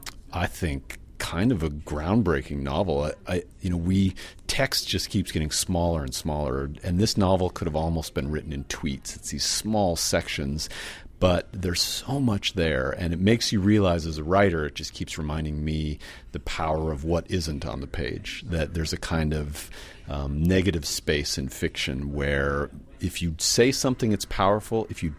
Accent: Spokane, Washington, United States; I'm another author, but I'm from Spokane, the other side of the state.

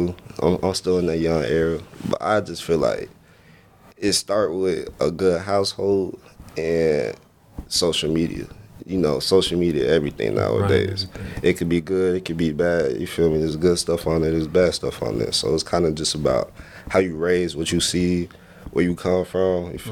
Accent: Atlanta, Georgia, United States; I'm from Atlanta, Georgia.

